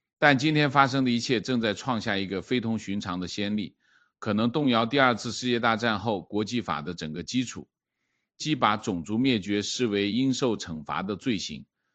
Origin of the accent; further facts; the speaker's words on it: Henan, China; moved away as an adult; 作为一个河南人，我对此感到遗憾。郑州是一个很大的城市